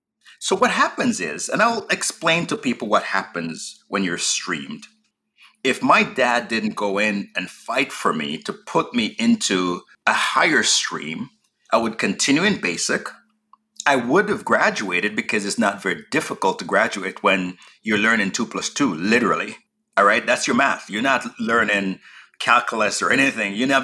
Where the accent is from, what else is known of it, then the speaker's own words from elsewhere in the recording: Jamaica; accent: Jamaican; first language English; English as a second language, when my first language is English. It just so happened that I spoke it with this heavy Jamaican accent.